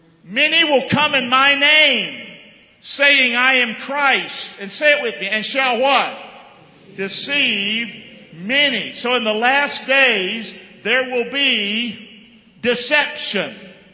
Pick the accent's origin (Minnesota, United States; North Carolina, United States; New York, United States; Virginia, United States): North Carolina, United States; Rockingham; I'm from Rockingham, North Carolina.